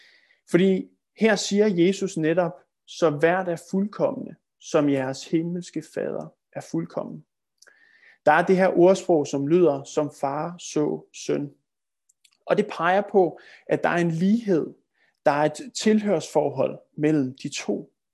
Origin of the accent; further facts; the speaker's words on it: Copenhagen, Capital Region of Denmark, Denmark; jeg gik på efterskole, det gjorde jeg i Sønderjylland, og nu er jeg jo født og opvokset i København.